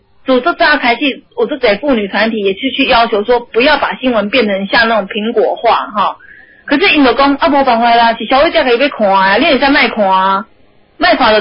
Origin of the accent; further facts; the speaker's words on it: Taiwan; 他用这种方式来侮辱我们台湾人，你知道？